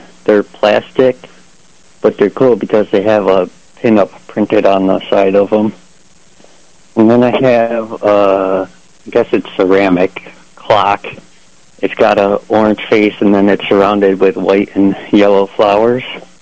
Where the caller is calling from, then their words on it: Attica, United States; Good morning. I'm calling from Attica.